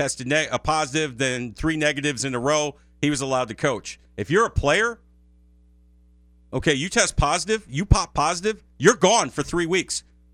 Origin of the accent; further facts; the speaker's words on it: New York, United States; As a New Yorker, I don't want the rest of the country to see the Giants and Jets.